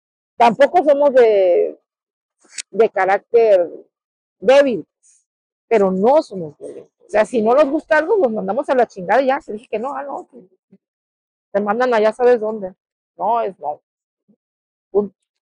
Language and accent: Spanish; Tijuana, Baja California, Mexico; ahorita los que somos de Tijuana somos una especie rara.